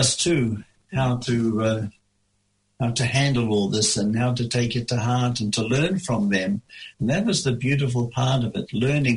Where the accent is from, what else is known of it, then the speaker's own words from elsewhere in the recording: New Zealand; moved away; also born or lived in United States; Yeah, I came back in time to spend time with my mum, which was fantastic. I buried Dad before I went to the United States, and I buried Mum after coming back from the States.